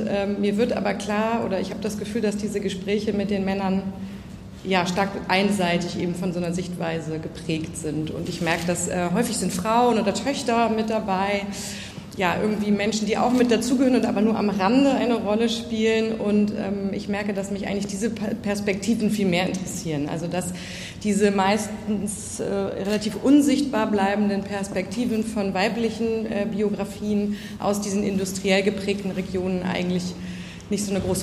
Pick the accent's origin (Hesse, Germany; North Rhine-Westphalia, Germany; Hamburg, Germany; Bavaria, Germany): Hamburg, Germany; Ich bin selber in Hamburg aufgewachsen und lebe auch da und jetzt auch hier.